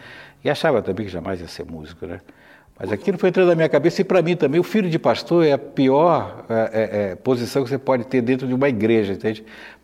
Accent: Barra, Bahia, Brazil; born there; Porque eu nasci lá, em Barra do Rio Grande, na margem do Rio São Francisco

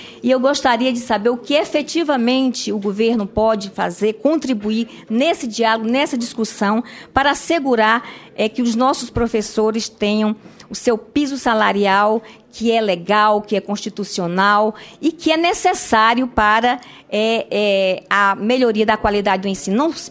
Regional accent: Roraima, Brazil; nas creches novas que foram construídas, inclusive lá no meu estado, de Roraima, que a creche está construída

